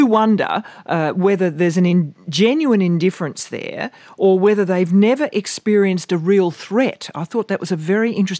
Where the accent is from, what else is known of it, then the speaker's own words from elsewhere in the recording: Australia; I could take you up on that as an Australian